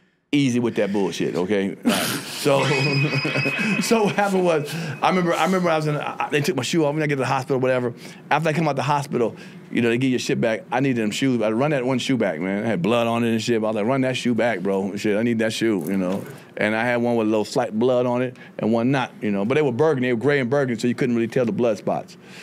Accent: East Coast, United States; I'm from the East Coast. New Balance is a big shoe, and I bought them.

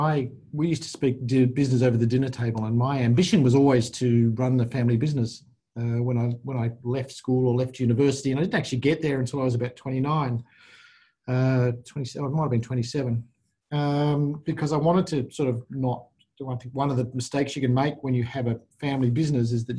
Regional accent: Perth, Western Australia, Australia; He started a business called Tom's Tyres. I'm from Perth.

